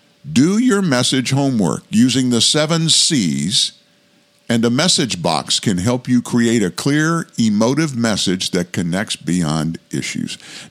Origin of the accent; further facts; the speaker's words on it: Louisiana, United States; I'm from South Louisiana originally.